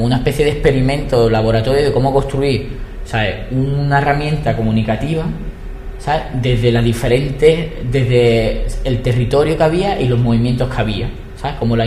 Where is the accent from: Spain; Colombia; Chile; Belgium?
Spain; Málaga, Andalusia; Yo soy de Málaga, entonces, o sea, como que no voy a contar lo que surgió en Sevilla